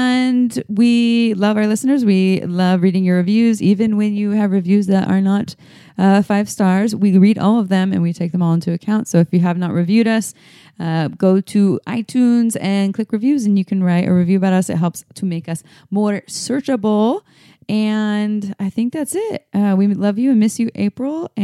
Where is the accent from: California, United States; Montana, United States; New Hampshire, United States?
California, United States; Santa Cruz; I'm from Santa Cruz.